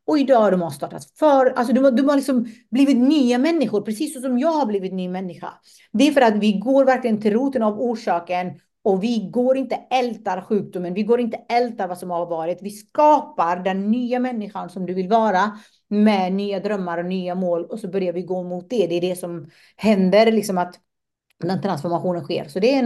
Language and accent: Swedish; Afghanistan; för jag kommer ju från Afghanistan och det är krig där